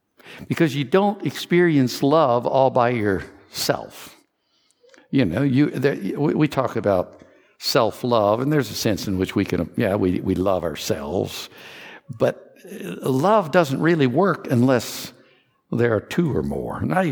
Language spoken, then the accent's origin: English; Kentucky, United States; I told you this morning that I grew up in Kentucky, and in Kentucky, when people, southeastern Kentucky in the hills, the traditional architectural styles of Kentucky homes is different than in some other parts of the country.